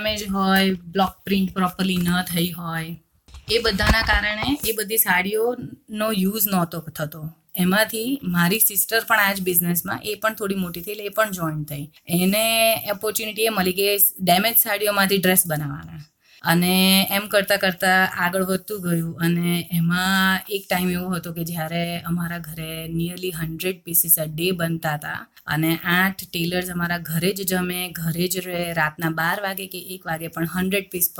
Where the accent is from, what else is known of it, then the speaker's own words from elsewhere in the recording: Ahmedabad, Gujarat, India; now in Australia; હવે હું અમદાવાદની છું, અમદાવાદ જેવા શહેરમાંથી તમે ઓસ્ટ્રેલિયા મૂવ થાવ